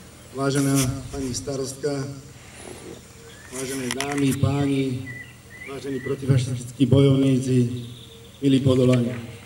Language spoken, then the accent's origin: Slovak; Častkovce, Trenčín Region, Slovakia; cez moju rodnú obec Časkovce, ktorá bola oslobodená 4. apríla